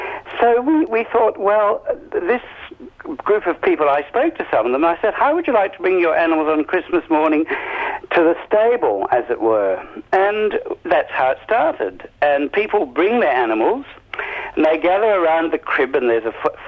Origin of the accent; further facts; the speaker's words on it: Scotland, United Kingdom; I'm a Scot.